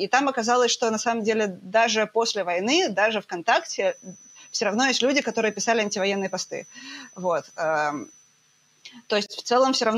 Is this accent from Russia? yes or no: yes; Russia; moved away as an adult; now in Vienna, Austria; Я еще до войны уехала из России, потому что я уехала на PhD по физике в Вену.